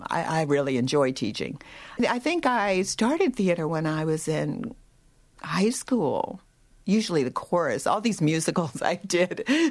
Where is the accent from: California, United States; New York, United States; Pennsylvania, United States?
Pennsylvania, United States; No, I'm from Pennsylvania.